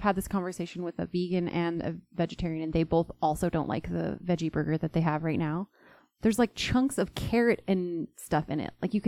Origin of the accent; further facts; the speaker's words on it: Wichita, Kansas, United States; Because they're from Wichita, my hometown.